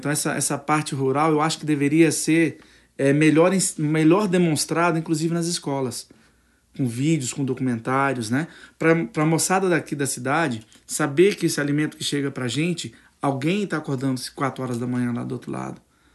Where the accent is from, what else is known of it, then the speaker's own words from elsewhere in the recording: Brasília, Federal District, Brazil; eu sou filho de Brasília, nasci em Brasília, mas tenho grande valor ao caipira, fui criado na cultura caipira.